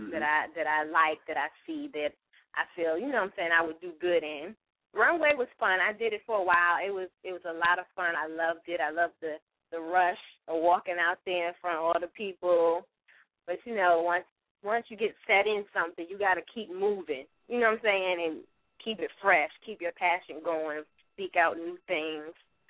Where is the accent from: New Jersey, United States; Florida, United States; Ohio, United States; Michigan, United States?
New Jersey, United States; Newark; also born or lived in North Carolina; now in Atlanta, United States; Yep, I'm originally from Jersey. Irvington, Newark. That's my playground. And then I moved to North Carolina, you know, Raleigh, Durham. That's when I really got in trouble, and now I'm in Atlanta.